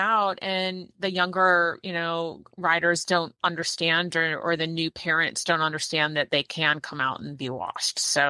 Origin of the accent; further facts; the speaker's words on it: Chicago, Illinois, United States; I'm originally from Chicago.